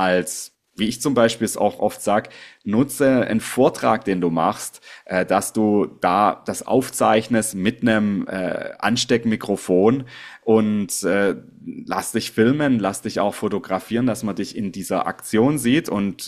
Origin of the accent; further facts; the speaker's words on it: Southwest Germany, Germany; Ich komme aus dem Südwesten in Deutschland